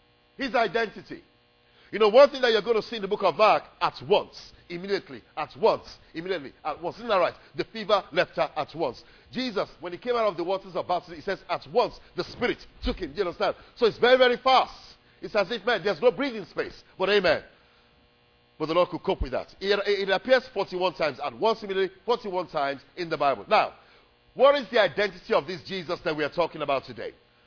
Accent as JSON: {"language": "English", "country": "Nigeria", "tie": "born or raised there", "said": "when I was growing up in Nigeria, when the queen was coming"}